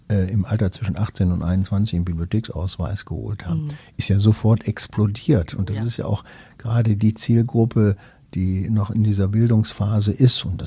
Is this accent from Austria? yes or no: no; Oberhausen, North Rhine-Westphalia, Germany; ich bin relativ im Grünen groß geworden, zwar in der Großstadt in Oberhausen, aber direkt neben einem Wald gewohnt, den sogenannten Dunkelschlag.